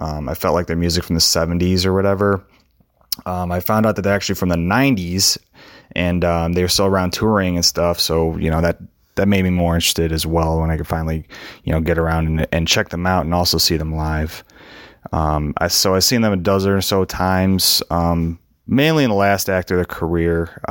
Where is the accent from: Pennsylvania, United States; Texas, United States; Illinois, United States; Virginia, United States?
Illinois, United States; Chicago; now in Toledo, United States; And thirdly, I'm originally from Chicago, but I now live in Toledo, Ohio.